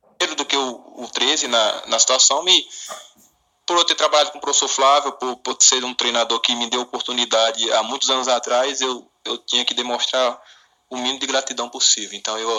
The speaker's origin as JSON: {"language": "Portuguese", "town": "Iguatu", "region": "Ceará", "country": "Brazil", "also_born_or_lived": "Piauí", "lives_now": "Juazeiro do Norte, Brazil", "said": "E hoje sou de Iguatu, nasci no Piauí, resido em Iguatu, mas moro em Juazeiro do Norte, Ceará."}